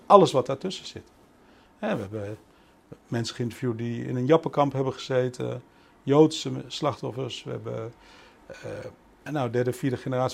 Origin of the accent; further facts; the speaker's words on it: Netherlands; Ik ben een geboren moerasbewoner. Ik kom uit Nederland en … weet je. Ik kom hier echt uit het moeras.